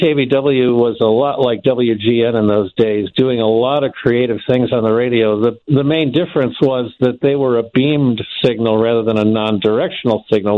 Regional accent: Buffalo, New York, United States; I grew up in the Buffalo area

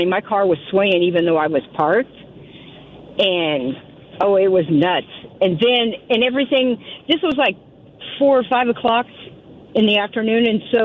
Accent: Kansas, United States; now in Puyallup, United States; Oh, yes. I grew up on Sonic because I grew up in southeast Kansas, and we grew up on Sonic.

